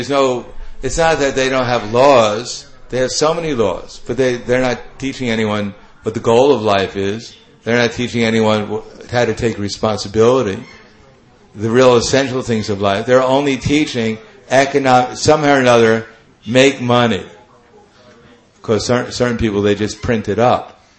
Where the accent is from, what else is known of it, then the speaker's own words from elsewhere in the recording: Brooklyn, New York, United States; I grew up in Brooklyn, New York. And during that time, no one ever got divorced.